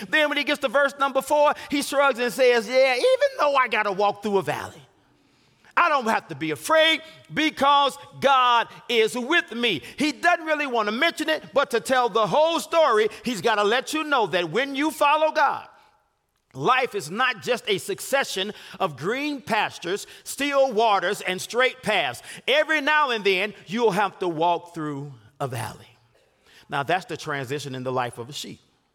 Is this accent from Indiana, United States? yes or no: yes; Gary, Indiana, United States; I'm from Gary, Indiana originally, and a guy that grew up about four blocks from my house wrote a song